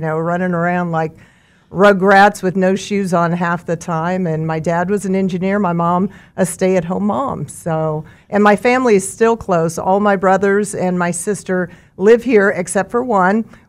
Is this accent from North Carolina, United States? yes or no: no; Mulvane, Kansas, United States; I grew up in Mulvane on a farm.